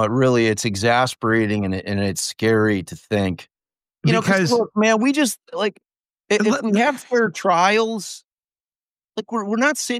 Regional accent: Chicago, Illinois, United States; And yes, I am from Chicago.

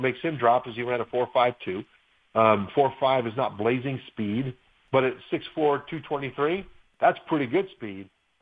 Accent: Sacramento, California, United States; We grew up in Sacramento, California, and so I hope that she approves

